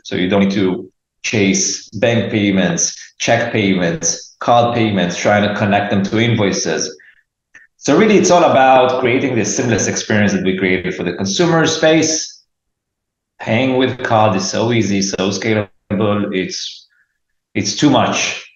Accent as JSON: {"language": "English", "country": "Israel", "tie": "born or raised there", "moved": "as an adult", "lives_now": "New York, United States", "said": "Generally, my background, I'm an Israeli. I grew up in Israel, moved to New York. I lived here with my wife and beautiful kid. And yeah, like a classic Israeli, I was in the army."}